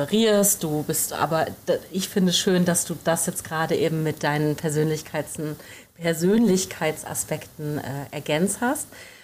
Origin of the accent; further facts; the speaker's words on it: Lower Saxony, Germany; Ich bin aufgewachsen in Niedersachsen, in der Nähe von Oldenburg.